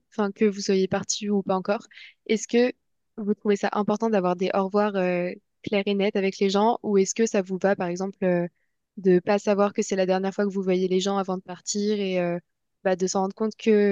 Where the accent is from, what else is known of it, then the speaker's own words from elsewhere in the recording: Paris, Île-de-France, France; je suis parisienne pour dire au revoir à mes endroits préférés de Paris